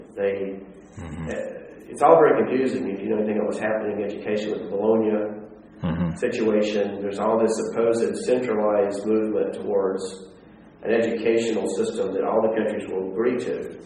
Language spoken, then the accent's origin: English; Greensboro, North Carolina, United States; now in Amsterdam, Netherlands; Greensboro.